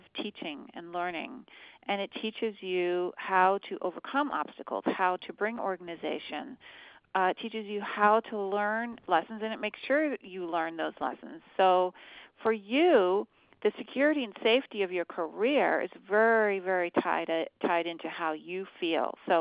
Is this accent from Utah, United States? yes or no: no; Fredericksburg, Virginia, United States; was born in Fredericksburg, Virginia, but there are two Fredericksburg, which I didn't know, and I'm from Virginia, so it's not good.